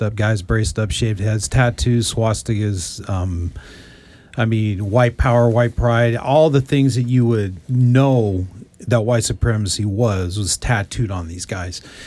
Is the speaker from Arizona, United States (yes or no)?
yes; Phoenix, Arizona, United States; I grew up in Phoenix. I never knew there was white supremacy.